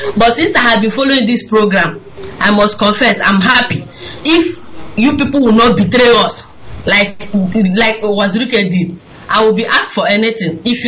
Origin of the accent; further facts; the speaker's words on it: Uturu, Abia, Nigeria; now in Senegal; I'm from Iskwato. I'm from Uturu in Iskwato local government in Abia State.